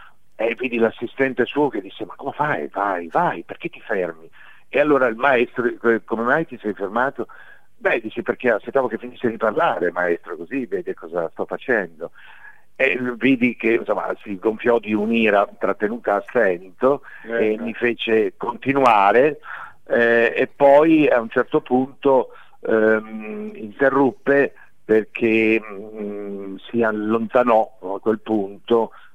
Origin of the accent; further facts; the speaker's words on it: Genoa, Liguria, Italy; Io che sono genovese lo ricordo con un particolare sacrificio